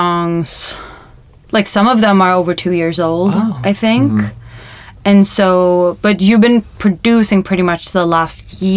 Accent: Stockholm, Stockholm County, Sweden; I'm originally from Stockholm, Sweden. And I grew up singing and doing voice acting and stuff. And then when I was 17, I went to the US as an exchange student.

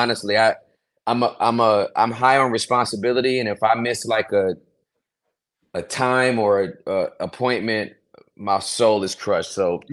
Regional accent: Inglewood, California, United States; now in Texas, United States; But I'm originally from Cali, born and raised, Inglewood. But I've been out in Texas since 97.

